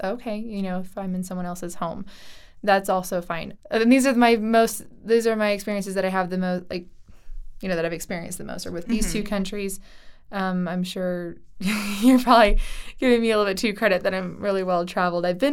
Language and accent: English; United States; And obviously, as an American, I know that America is filled with lots of different types of people from different backgrounds.